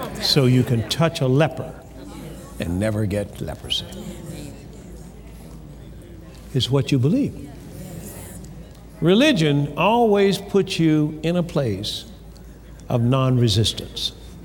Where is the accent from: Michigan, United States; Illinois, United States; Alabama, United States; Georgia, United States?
Alabama, United States; Tuskegee; Now, I was born and raised in Tuskegee, Alabama, and they had mulberry trees.